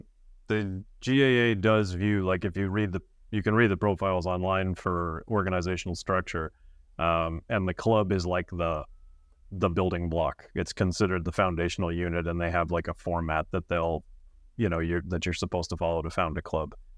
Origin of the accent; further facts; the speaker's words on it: New England, United States; now in Quebec City, Canada; I'm originally from New England